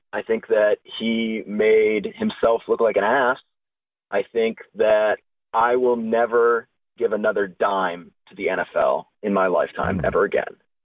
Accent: San Diego, California, United States; I was born and raised in San Diego. I've been here my entire life.

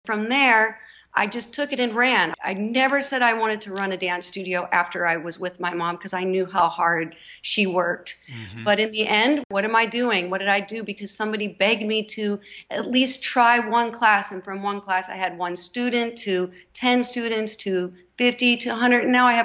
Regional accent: St. Louis, Missouri, United States; And I am originally from the Midwest, St. Louis, and my mom had a dance studio. So I grew up in the dance world

